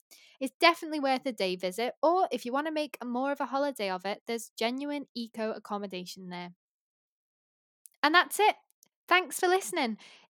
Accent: Liverpool, North West England, United Kingdom; should be easy for me to pronounce as a Scouser.

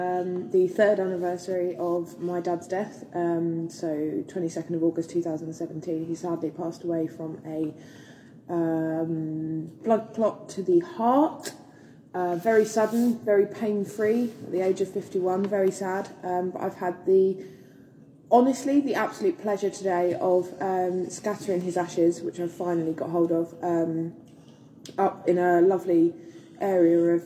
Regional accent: Brighton, South East England, United Kingdom; we're all Brighton born and bred, near enough.

